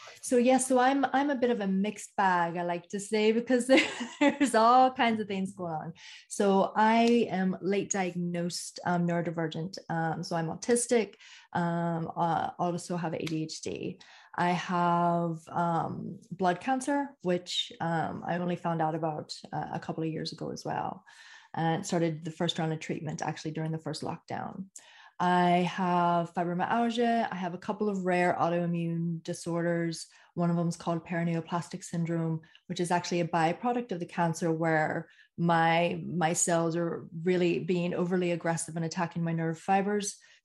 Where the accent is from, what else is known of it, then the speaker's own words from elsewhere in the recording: Northern Ireland, United Kingdom; from Northern Ireland